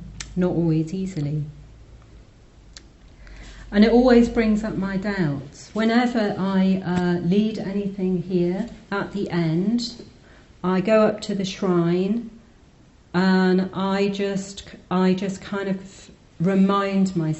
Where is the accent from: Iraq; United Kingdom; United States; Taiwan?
United Kingdom; Newcastle, North East England; I'm from Newcastle, and me and my friends had gone to the Lake District for a weekend or something.